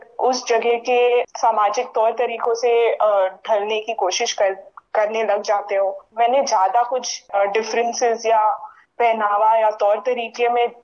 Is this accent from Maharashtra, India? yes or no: yes; Mumbai, Maharashtra, India; now in Sydney, Australia; और मैं मुंबई से हूँ। 2 साल हुए हैं मेरे को ऑस्ट्रेलिया में, सिडनी में